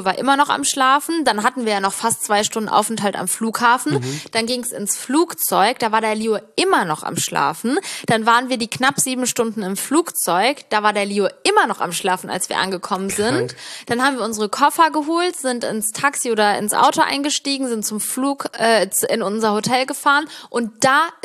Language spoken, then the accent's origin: German; Cologne, North Rhine-Westphalia, Germany; wir kommen ja aus Köln